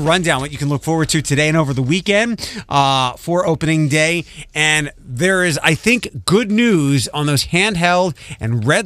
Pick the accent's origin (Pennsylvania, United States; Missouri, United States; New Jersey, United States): Pennsylvania, United States; Philadelphia; I'm from Philly.